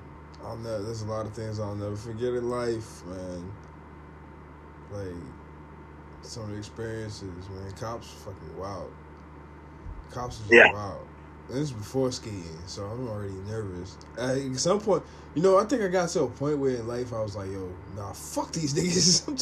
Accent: Maryland, United States; It's like Maryland. I'm from Maryland.

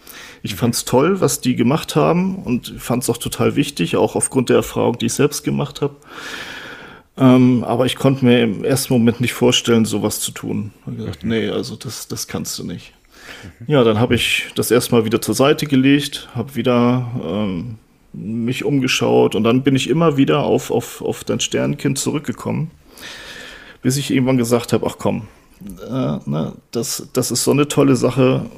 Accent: Northern Germany, Germany; born there; Ich komme eigentlich gebürtig aus Norddeutschland, bin aber jetzt schon seit einigen Jahren im Rheinland ansässig, beruflich mehrfach umgezogen.

